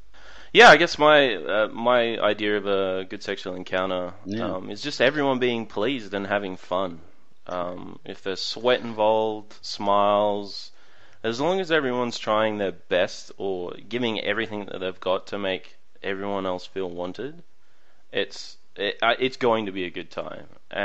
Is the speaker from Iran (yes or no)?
no; Australia; I don't think it has anything to do with being Australian. I think it more has to do with an accent.